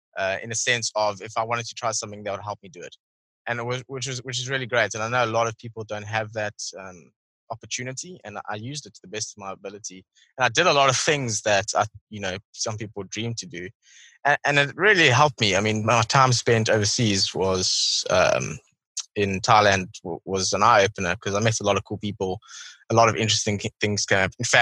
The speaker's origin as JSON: {"language": "English", "country": "South Africa", "tie": "born or raised there", "said": "So I'm not from the UK. I'm from South Africa. I've grown up here. I'm 27 years old now. I've always been in South Africa."}